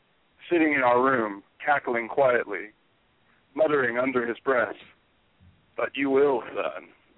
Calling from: Tucson, Arizona, United States; I'm calling from Tucson, Arizona.

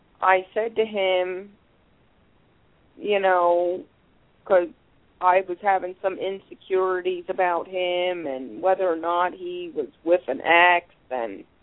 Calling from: New York, United States; I'm calling from New York.

